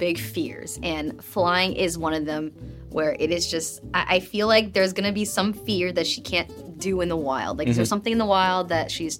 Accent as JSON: {"language": "English", "region": "Washington", "country": "United States", "tie": "born or raised there", "said": "I grew up in East Washington, okay?"}